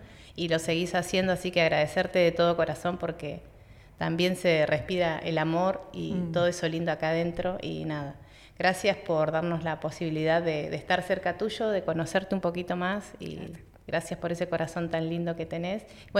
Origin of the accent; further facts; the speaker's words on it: Cipolletti, Río Negro, Argentina; soy nacida y criada acá en Cipolletti